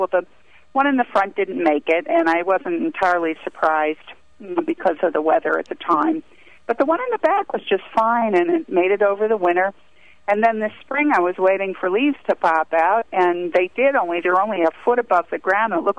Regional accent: Newtown, Pennsylvania, United States; I'm from Newtown, PA.

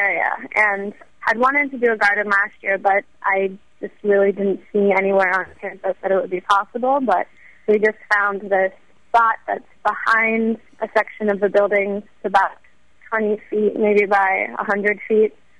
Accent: Pennsylvania, United States; now in Venezuela; I'm from the Philadelphia area, actually, and I'm here working at an international school.

